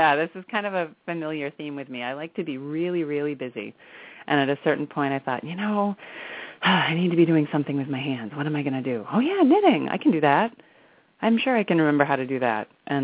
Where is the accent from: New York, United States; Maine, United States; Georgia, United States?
Maine, United States; So I grew up in Maine, and I decided that I wanted something really different for college